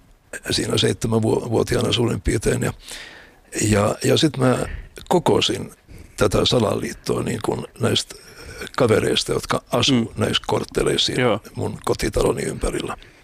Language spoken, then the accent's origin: Finnish; Helsinki, Uusimaa, Finland; kun mä olin sellaisakin 10 vuoden kummallakin puolella, niin muutimme Eirasta Torkkelin kadulle Helsingin Kallioon. Oltiin aika lähellä Kallion kirjastoa ja siitä tuli mulle kuin toinen koti.